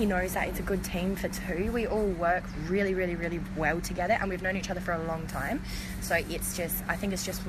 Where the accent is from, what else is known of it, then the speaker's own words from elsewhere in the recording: Adelaide, South Australia, Australia; I'm from Adelaide in South Australia. I've been here exactly 7 days now.